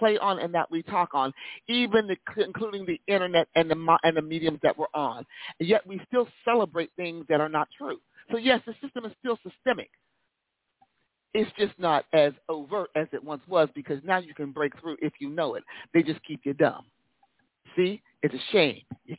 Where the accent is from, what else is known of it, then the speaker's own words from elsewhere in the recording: Hubbard, Ohio, United States; Well, see, Larry, we need to understand, I'm from Hubbard, and Hubbard was whiter than East Liverpool.